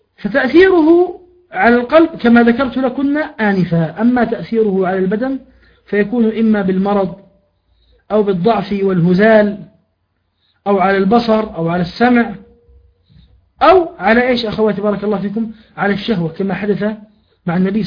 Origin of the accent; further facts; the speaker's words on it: Jordan; لأحد الإخوة عندنا في الأردن راجعتها له